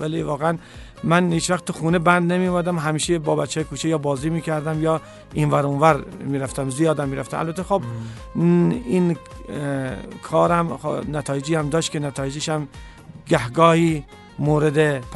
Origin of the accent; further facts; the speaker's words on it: Behbahan, Khuzestan, Iran; من خوزستانی هستم، سیتم اهل بهبهان هستم.